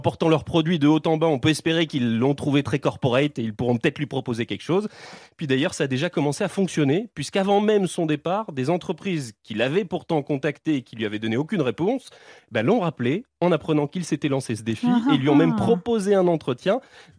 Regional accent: Grand Est, France; c'est mes origines. Mais je suis alsacien, je suis aussi un peu italien, je suis un peu maltais.

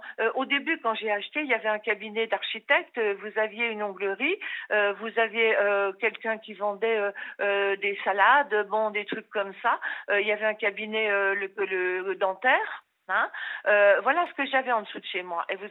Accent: France; nous on est français.

